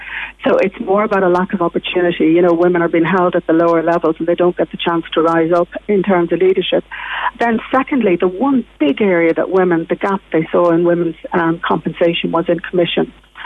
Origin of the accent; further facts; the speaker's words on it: Dublin, Leinster, Ireland; I grew up in the Phoenix Park, one of eight in the lodge there, and I went to a desk school in Stony Batter